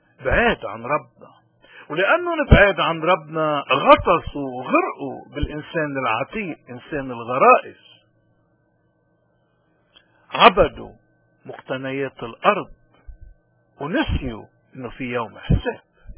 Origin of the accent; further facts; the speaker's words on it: Lebanon; من هون نحن كلبنانيين أي حدا بيحاول يوقعنا بالتجربة مفروض نكون محصنين بالإيمان حتى ما نوقع